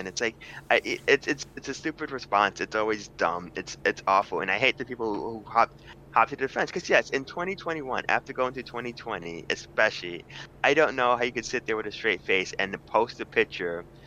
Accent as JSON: {"language": "English", "region": "Northeast", "country": "United States", "said": "We're all mostly from, I mean, Jeff is from wherever, but we're mostly from the Northeast here."}